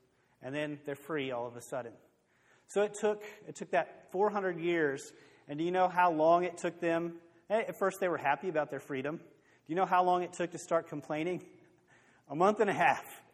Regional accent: Indianapolis, Indiana, United States; I'm from Indianapolis, and we have, like, any kind of restaurant you can go to, grocery store.

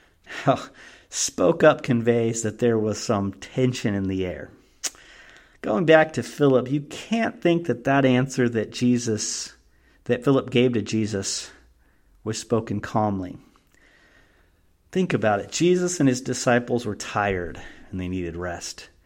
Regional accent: Danville, Illinois, United States; I grew up near Danville, Illinois

